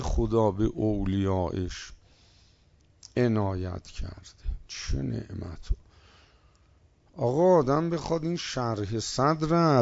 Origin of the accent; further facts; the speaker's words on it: Tehran, Tehran Province, Iran; آقا من از تهران اومدم طلبه بشم